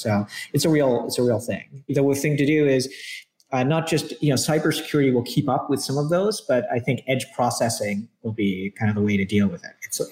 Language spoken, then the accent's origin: English; Scotland, United Kingdom; also born or lived in Canada / Middle East / California / Australia; So I grew up a little bit everywhere. I was born in Canada. I grew up in Scotland.